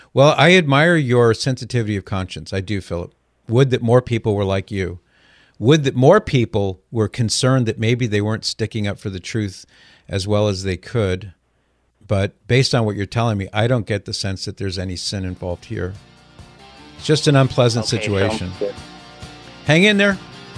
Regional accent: California, United States; We love California. I'm a native Californian. So is my wife. We're both born and raised in California, lived most of our lives in California, raised most of our kids, at least in the early days in California.

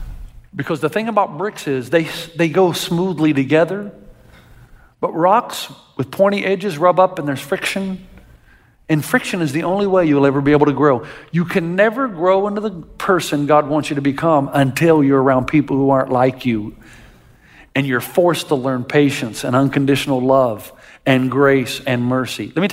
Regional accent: United States; It's the 4th of July. I'm an American. Where's my hamburger?

